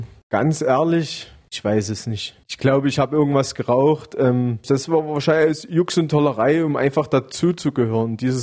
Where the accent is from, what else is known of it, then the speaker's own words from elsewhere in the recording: East Germany, Germany; ich komme ja hier aus dem Osten, aus der Nähe Tschechiens und so.